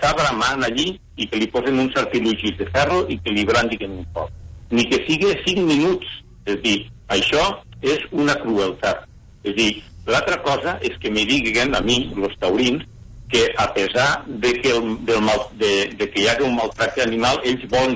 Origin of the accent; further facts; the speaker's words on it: Amposta, Catalonia, Spain; jo sóc nascut aquí a Amposta, ja sóc una persona gran, ja tinc 64 anys, vinc del món agrari, he estat ramader, he tingut granja de conills